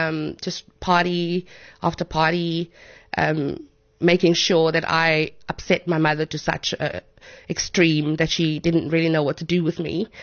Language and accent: English; Cape Town, Western Cape, South Africa; we moved to Cape Town. So I am from Cape Town, but not, I'm from a really small community outside of Cape Town.